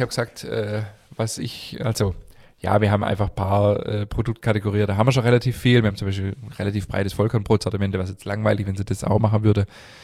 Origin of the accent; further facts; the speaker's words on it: Stuttgart, Baden-Württemberg, Germany; born there; Ich bin in Stuttgart geboren, hallo?